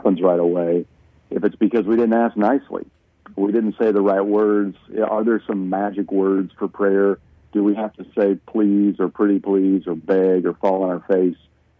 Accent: Kentucky, United States; accent: Kentucky; I still haven't lost my Kentucky accent, unfortunately.

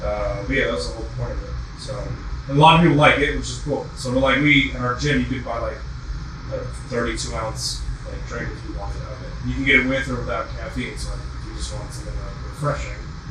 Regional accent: California, United States; Amarillo? No, I'm from California originally.

